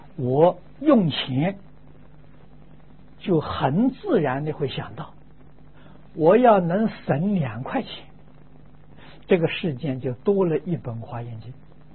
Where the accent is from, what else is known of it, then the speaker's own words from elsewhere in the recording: China; 这么长的时间，就是我们中国人所讲的厚积薄发了。